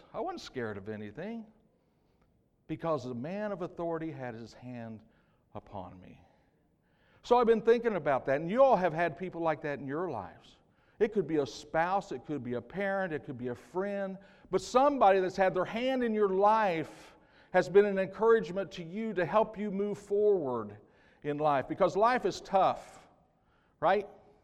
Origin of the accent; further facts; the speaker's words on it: Illinois, United States; I was raised in Southern Illinois. My family owned a grocery store, and we sold International Harvester tractors.